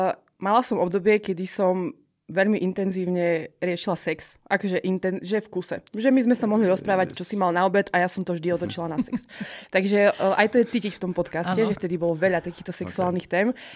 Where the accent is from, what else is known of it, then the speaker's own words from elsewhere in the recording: eastern Slovakia, Slovakia; Znova poviem, že som teda z východu a u nás ja mám po 30-tke, nemám frajera, žijem sama